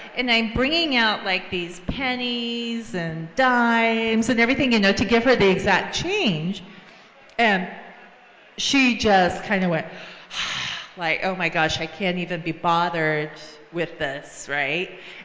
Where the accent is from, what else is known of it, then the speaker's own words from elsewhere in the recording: Japan; moved away; I grew up in Japan.